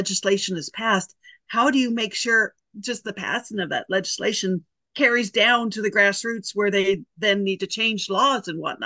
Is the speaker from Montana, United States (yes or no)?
yes; Montana, United States; I was raised in Montana and I was never interested in politics, or I never paid attention.